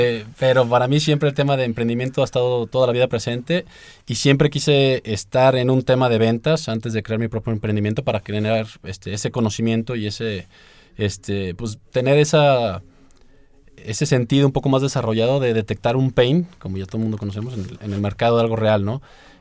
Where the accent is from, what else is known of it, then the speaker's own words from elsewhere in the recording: Mexico; nos volteaban a ver como mexicanos, sin experiencia